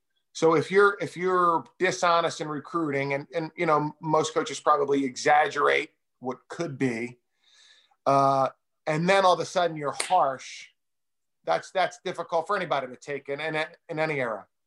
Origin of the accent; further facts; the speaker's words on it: Philadelphia, Pennsylvania, United States; Well, all the Rockies, you know, since I'm from Philadelphia.